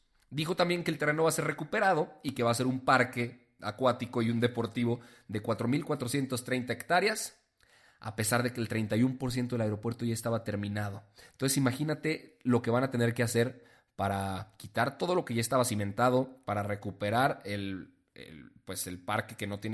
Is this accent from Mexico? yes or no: yes; Mexico; cuánto nos cuesta a nosotros como mexicanos